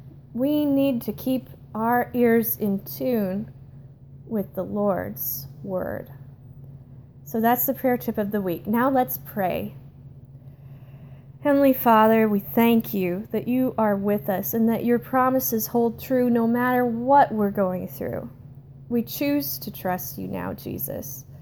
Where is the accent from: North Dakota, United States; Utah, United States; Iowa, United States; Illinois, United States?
Iowa, United States; Cherokee; I personally wish to give a shout out to KCHE in my hometown of Cherokee, Iowa.